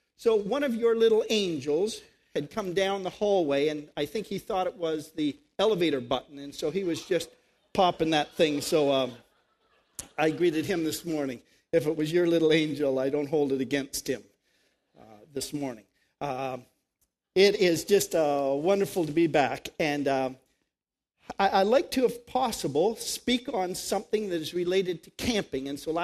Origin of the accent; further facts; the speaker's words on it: Canada; now in United States; I'm from Canada, eh? And we were moving down from Canada to Texas